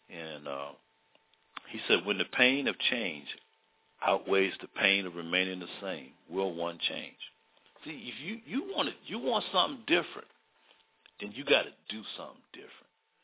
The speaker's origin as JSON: {"language": "English", "town": "Baltimore", "region": "Maryland", "country": "United States", "tie": "born or raised there", "said": "And growing up in Baltimore, sometimes it would be real, real cold out there."}